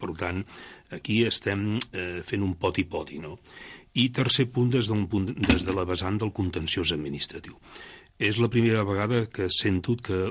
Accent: Sant Feliu de Guíxols, Catalonia, Spain; jo soc de Sant Feliu de Guíxols

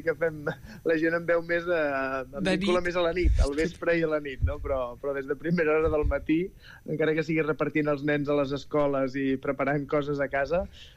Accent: Canet de Mar, Catalonia, Spain; La Vall de la Llum és el meu poble, però segurament podria ser molts pobles de Catalunya. És el meu poble idealitzat i és el meu poble amb el retrovisor, amb el mirall retrovisor, no? És a dir, és Canet de Mar, però no és el Canet de Mar actual.

